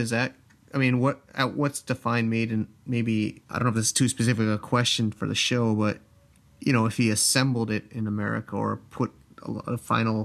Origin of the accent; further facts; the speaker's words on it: United States; now in China; Yeah, I don't, well, I mean, as a American here, I don't think I could ever borrow money in China.